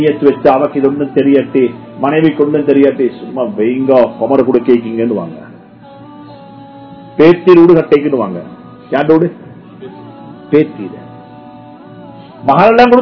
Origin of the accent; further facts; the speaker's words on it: Wattala, Western Province, Sri Lanka; நான் வத்தலையை சேர்ந்தவர், எங்க ஊர் கொழும்புல வத்தலை, நான் ஒரு கிறிஸ்டியன், நான் பௌத்தனாக இருந்து கிறிஸ்டியனுக்கு மாறினவன்